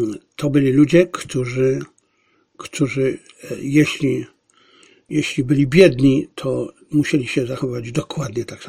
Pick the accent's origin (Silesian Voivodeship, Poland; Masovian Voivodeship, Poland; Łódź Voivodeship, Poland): Silesian Voivodeship, Poland; Ja byłem i jestem Ślązakiem, więc ja lubię porządek.